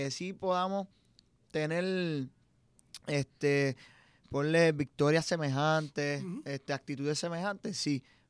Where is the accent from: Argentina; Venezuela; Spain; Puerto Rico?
Puerto Rico; Bayamón; De allá de Bayamón, sí. Ya está. Soy de Royal Town, pero como tal, yo estaba todo el tiempo en Redbird, Monterrey, porque yo desde pequeño ahí, sí.